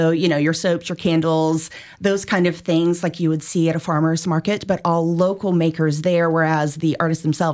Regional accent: Jacksonville, Florida, United States; You know, I'm a local girl, born and raised in Jacksonville

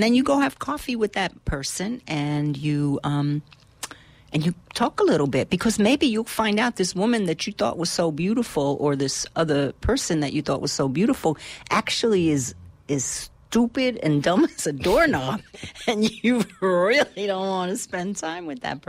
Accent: New York, United States; And, you know, I've told you in my past, growing up in the South Bronx, construction guys or just regular guys, almost on a daily basis would have something to say to little me as I was going about my day.

